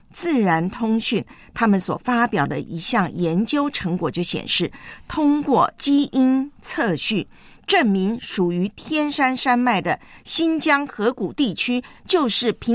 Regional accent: Taiwan; 特别我小时候在老家台湾

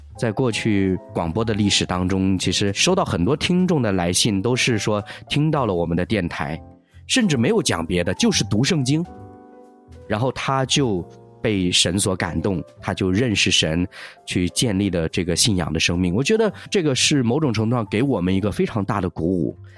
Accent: China; 我们作为中国人哈、我们今天读到圣经大多数我们就讲读和合本吧

